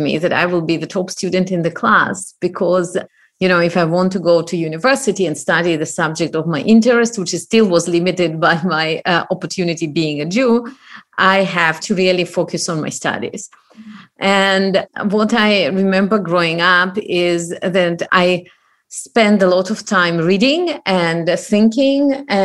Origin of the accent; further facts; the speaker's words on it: Moldova; English is a second language; now in Israel; my family moved to Israel. And then all of a sudden, you know, things again changed. And instead of being a Jew, I became Russian, even though I come from Moldavia.